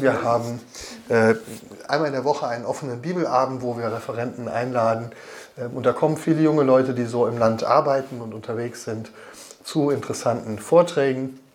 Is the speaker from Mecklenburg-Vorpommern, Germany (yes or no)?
no; Marburg, Hesse, Germany; Ich komme aus Marburg.